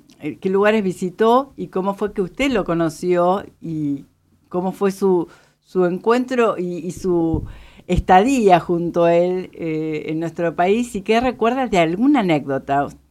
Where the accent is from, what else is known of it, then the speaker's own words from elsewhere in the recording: Buenos Aires, Argentina; como somos los porteños quizás